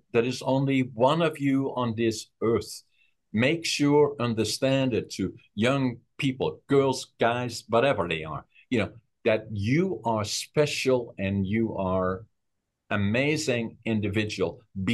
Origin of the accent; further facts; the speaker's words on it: Netherlands; because it's part of how I grew up in Holland.